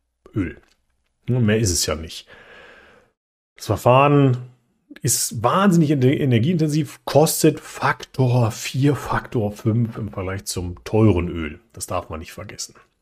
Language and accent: German; North Rhine-Westphalia, Germany; Ich komme ja aus dem Ruhrgebiet, ich bin auf Kohle geboren.